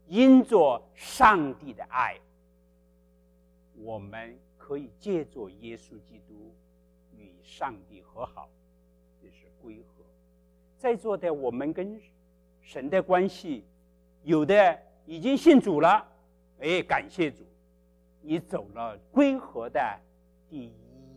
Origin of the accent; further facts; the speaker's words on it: China; 我们中国人一个字爱来讲，英文一个字 love。